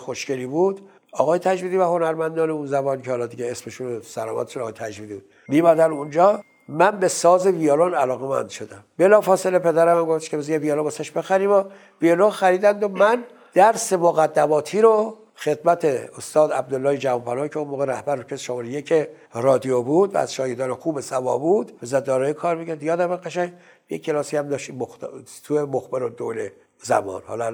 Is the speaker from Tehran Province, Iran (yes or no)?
yes; Dowlatabad, Tehran Province, Iran; born there; من متولد 1121 24 خرداد در دهی در شهری به نام دولت آباد شاه سلطنه در خانواده‌ای به دنیا آمدم که از نظر اعتقادی تقریبا در تضاد بودند.